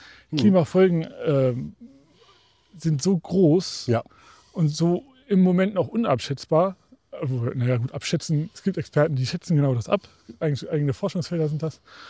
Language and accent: German; Lower Saxony, Germany; im Weserbergland, wo ich herkomme, ist sehr schön da.